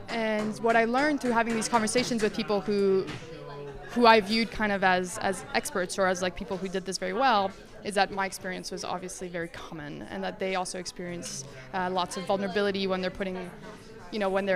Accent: Mexico; English is a second language; moved away as an adult; now in Canada; I grew up in Mexico, and I moved to Canada when I was 18, and what I found was that I there was a bit of a culture shock when I first came here.

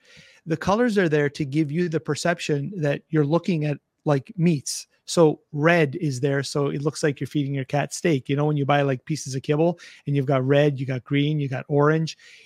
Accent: Canada; We're Canadian. I'm Canadian. I just go with it.

